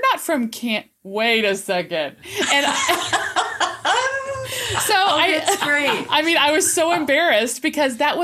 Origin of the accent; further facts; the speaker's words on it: Kansas, United States; I grew up in Kansas, and we watched The Wizard of Oz, like most people